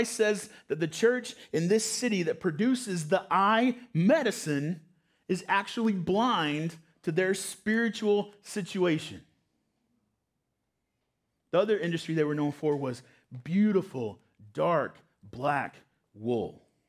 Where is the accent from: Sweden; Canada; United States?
United States; North Carolina; Growing up in North Carolina, I'm a Duke fan.